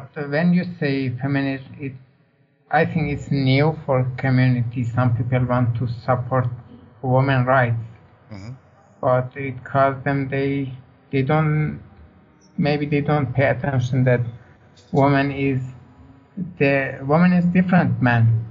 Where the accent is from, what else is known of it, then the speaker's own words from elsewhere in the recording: Iran; I'm from Iran.